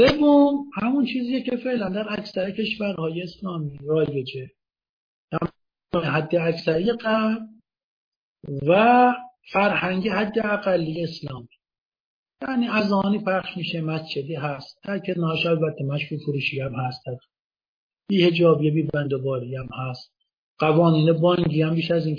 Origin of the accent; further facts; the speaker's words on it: Iran; نوع چهار هم که ما ایرانی هستیم